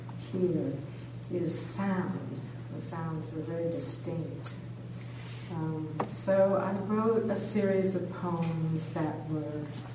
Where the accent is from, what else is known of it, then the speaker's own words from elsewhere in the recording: California, United States; I'm a Californian, and these poems were written a couple of years ago